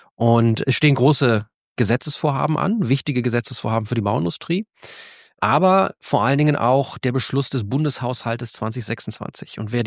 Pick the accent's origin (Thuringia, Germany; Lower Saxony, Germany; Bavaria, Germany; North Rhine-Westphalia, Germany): North Rhine-Westphalia, Germany; Bonn; ich komme aus Bonn